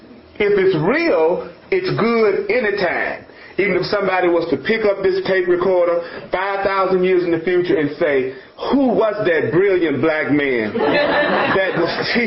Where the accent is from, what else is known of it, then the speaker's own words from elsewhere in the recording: Memphis, Tennessee, United States; and I'm from Memphis, Tennessee